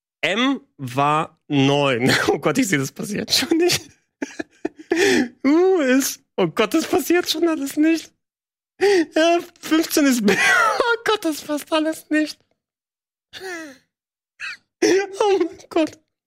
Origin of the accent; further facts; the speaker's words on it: Greece; Ich komme aus Griechenland, Mann.